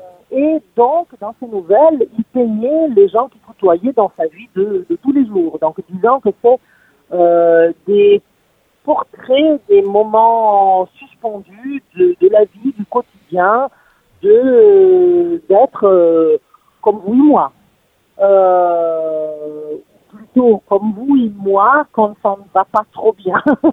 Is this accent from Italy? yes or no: yes; Italy; French is a second language; moved away as an adult; now in France; je suis italienne, j'ai fait le début de ma formation en Italie. Je vis en France depuis quand même pas mal d'années. Mais je continue à garder un pied en Italie.